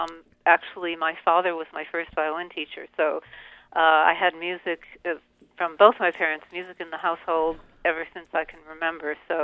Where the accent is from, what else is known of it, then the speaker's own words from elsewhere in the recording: Detroit, Michigan, United States; I grew up in Detroit, and I went to the All City junior orchestra rehearsals